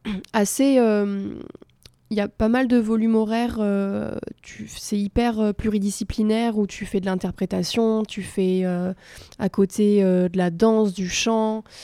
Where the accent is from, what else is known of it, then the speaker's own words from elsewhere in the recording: Bordeaux, Nouvelle-Aquitaine, France; Du coup, moi, je suis de Bordeaux depuis toujours.